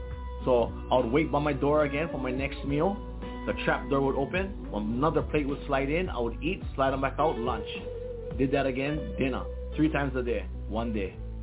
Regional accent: Hawaii, United States; because I was a punk from Big Island, because I was Hawaii's most wanted, because I was an escaped fugitive.

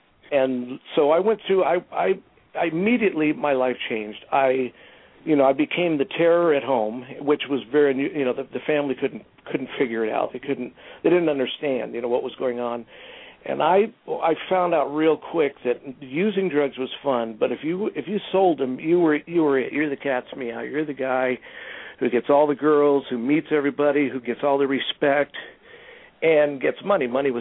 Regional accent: California, United States; I grew up in Southern California

